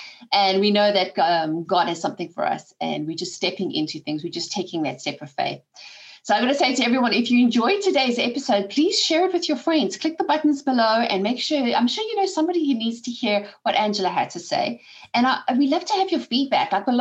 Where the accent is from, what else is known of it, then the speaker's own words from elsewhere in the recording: South Africa; Because I'm from South Africa.